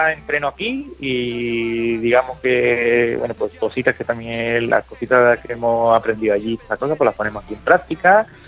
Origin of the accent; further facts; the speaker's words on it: Spain; Yo soy español de a pie, que tengo que trabajar, que soy autónomo